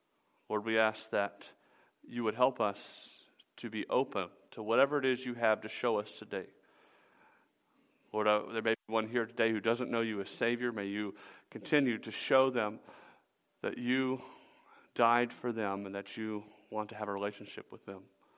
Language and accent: English; the South, United States; Which, by the way, I'm from the South.